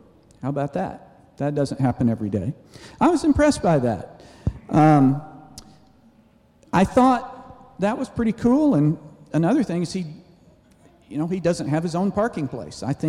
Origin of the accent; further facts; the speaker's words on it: Nashville, Tennessee, United States; Now, I'm originally from Nashville.